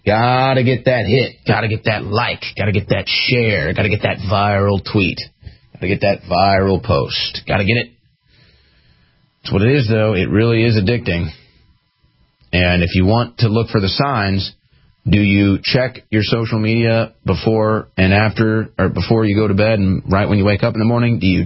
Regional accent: Missouri, United States; And maybe I have a soft spot for the Waltons because they are from my home state of Missouri

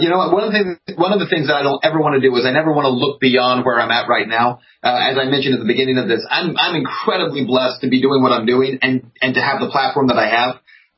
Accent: Texas, United States; I knew of you because I'm from Texas

